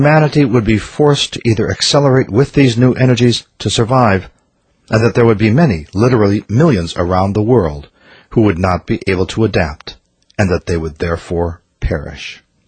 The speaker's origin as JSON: {"language": "English", "region": "Minnesota", "country": "United States", "tie": "born or raised there", "said": "I grew up in Minnesota. I remember home heating oil was probably 26 cents a gallon."}